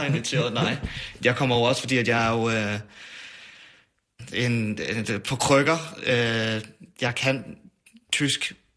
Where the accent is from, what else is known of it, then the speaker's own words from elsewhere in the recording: Værløse, Capital Region of Denmark, Denmark; jeg kommer fra Værløs, ikke? Som jo er en helt almindelig forstad uden for København, 20 km fra København.